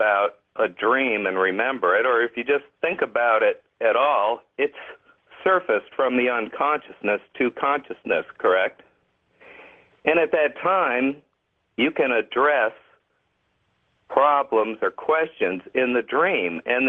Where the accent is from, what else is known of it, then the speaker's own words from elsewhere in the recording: Pensacola, Florida, United States; I'm from Pensacola.